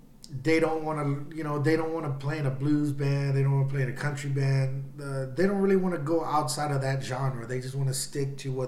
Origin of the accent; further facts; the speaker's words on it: Houston, Texas, United States; And I told them, you know, we are all from Houston, but we do different jobs.